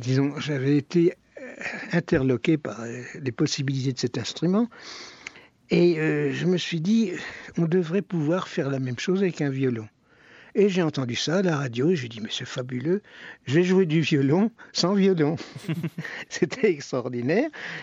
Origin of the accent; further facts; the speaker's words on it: France; now in Lausanne, Switzerland; Je suis français d'origine et évidemment, j'ai fait des tas d'émissions à Paris.